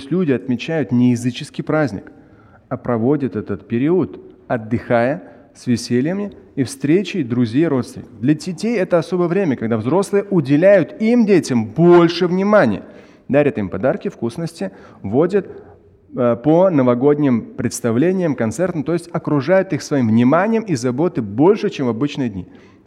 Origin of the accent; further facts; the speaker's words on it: Moscow, Russia; я обычный как бы москвич, да, в Москве родился.